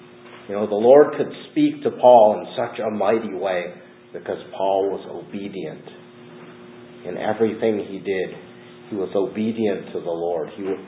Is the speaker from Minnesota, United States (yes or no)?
no; Seattle, Washington, United States; also born or lived in California; I grew up in Seattle. I lived on the West Coast my entire life, and I'd never lived anywhere outside of actually Washington and California.